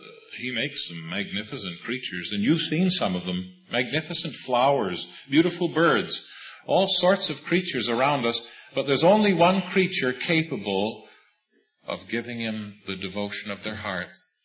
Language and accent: English; Scotland, United Kingdom; And, of course, being a Scotsman, I don't give them too much money.